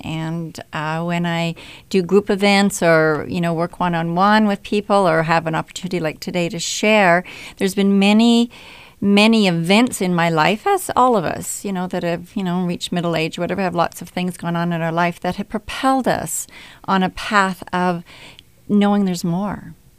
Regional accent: Canada; Not very long. I'm actually from Canada.

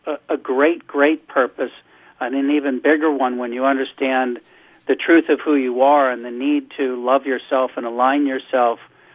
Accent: Pennsylvania, United States; we were based in central Pennsylvania, and I grew up in Pennsylvania

